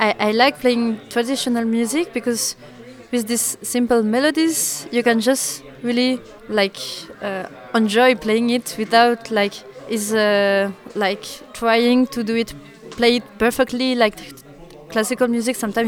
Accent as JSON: {"language": "English", "country": "France", "second_language": "English", "lives_now": "Brussels, Belgium", "said": "I'm from France, but now I live in Belgium, in Brussels, since 6 years."}